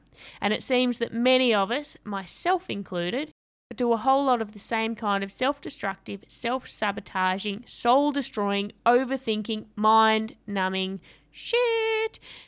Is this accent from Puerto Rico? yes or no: no; Australia; accent: Australian; getting his dose of my Aussie accent.